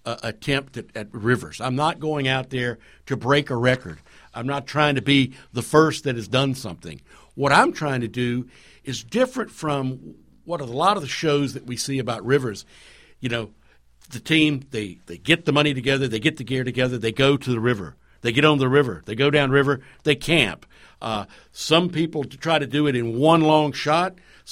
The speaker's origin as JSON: {"language": "English", "town": "Banner Elk", "region": "North Carolina", "country": "United States", "tie": "born or raised there", "said": "I should have known growing up in Banner Elk, North Carolina, that you need to wait to go to the mountains to jump in the rivers."}